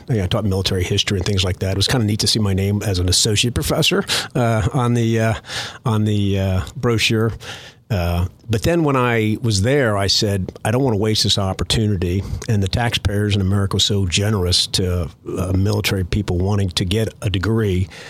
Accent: United States; also born or lived in Morocco; My dad was stationed there in the Marine Corps, and then coming back to the States when I was about 1 year old or 1 year old. So I grew up being a military brat

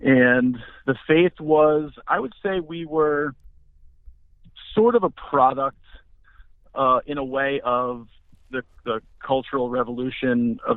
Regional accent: Narragansett, Rhode Island, United States; Born and raised in Narragansett, Rhode Island, which is a small beach town on the southern coast of Rhode Island. I've been in Rhode Island my whole life.

